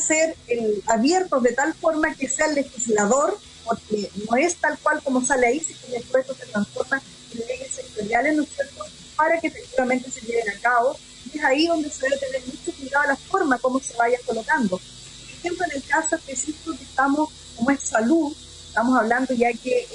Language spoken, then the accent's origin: Spanish; Chile; estamos trabajando por un nuevo trato, construir una nueva Carta Magna que nos permita reencontrarnos como chilenos